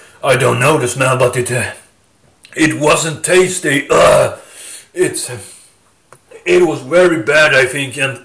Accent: Scotland, United Kingdom; I've lived in Scotland for whole life

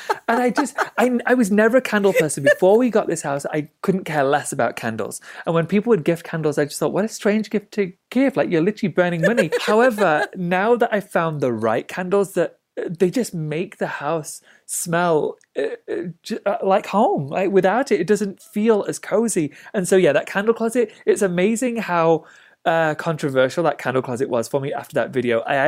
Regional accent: United Kingdom; now in United States; I'm officially an American citizen, but I'm still a very proud Brit. I'm a dual citizen.

